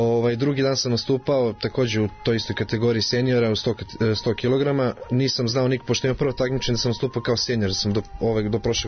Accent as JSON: {"language": "Serbian", "region": "Belgrade", "country": "Serbia", "said": "Tako je, sa Zvezdare smo najveći."}